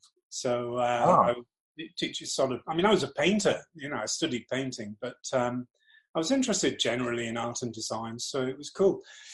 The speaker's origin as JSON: {"language": "English", "region": "North East England", "country": "United Kingdom", "tie": "born or raised there", "said": "I grew up in the Northeast. I went down to London to art school."}